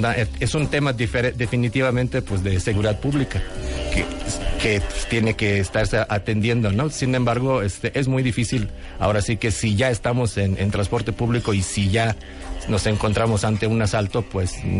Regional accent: Serbia; now in Mexico; en el año 2003, de mi ex país, porque ya soy nacionalizado mexicano, ¿verdad?

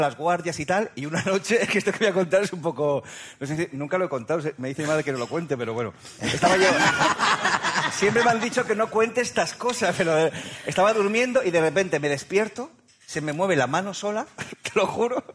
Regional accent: Barcelona, Catalonia, Spain; born there; Y yo nací en Barcelona

